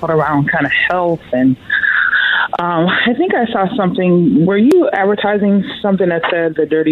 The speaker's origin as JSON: {"language": "English", "region": "the South", "country": "United States", "said": "You know, like I'm from the South. I've eaten fried chicken all my life"}